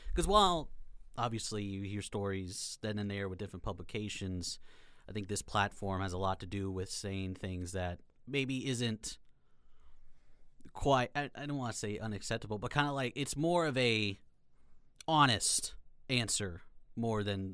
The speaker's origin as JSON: {"language": "English", "town": "Kearney", "region": "Nebraska", "country": "United States", "tie": "born or raised there", "said": "I am from Kearney, Nebraska, so I'm a Nebraska native, grown up under the Nebraska umbrella my entire life."}